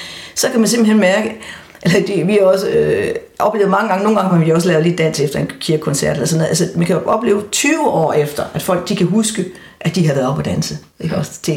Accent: West Jutland, Denmark; en rigtig gammel tradition, som jeg husker fra min barndom i Vestjylland

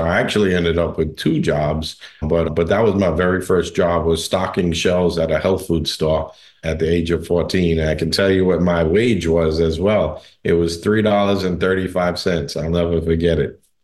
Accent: New York, United States; So while I was born in New York, a lot of my family still lives in Trinidad and Tobago. And so I grew up with a lot of Caribbean influence in my life. And growing up in New York, there's a lot of different cultures

